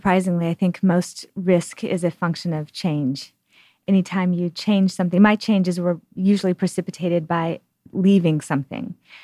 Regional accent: Texas, United States; moved away as an adult; also born or lived in California, United States / Michigan, United States; I claim Texas as home. We moved around a lot, but I grew up in Texas and went to school there through high school

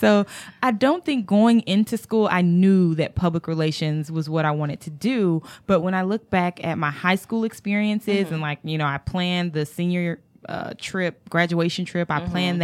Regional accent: North Carolina, United States; but I'm from North Carolina and I went to UNC Chapel Hill

